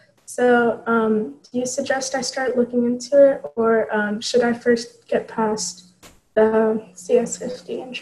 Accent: United States; Hello, I'm from the United States.

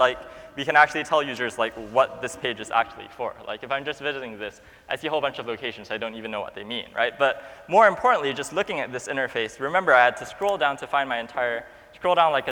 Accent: Boston, Massachusetts, United States; I'm from I'm from Boston, so let me look in Massachusetts.

